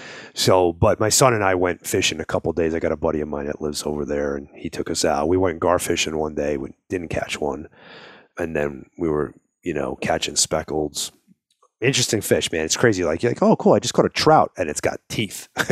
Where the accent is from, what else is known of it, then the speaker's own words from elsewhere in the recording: New York, United States; moved away as an adult; now in Arizona, United States; I grew up on Long Island, so I did quite a bit of fishing, you know, in the bays and offshore and whatnot. When I moved to Arizona 34 years ago